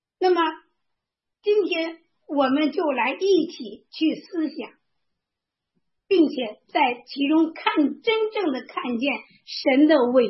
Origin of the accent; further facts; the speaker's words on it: Hebei, China; 我从河北出来，